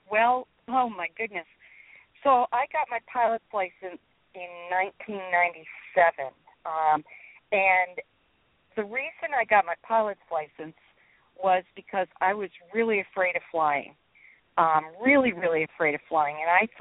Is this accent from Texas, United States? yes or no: no; Vermont, United States; now in Alaska, United States; I'm from Vermont. I was born, raised and there and lived there for most of my adult life until 2009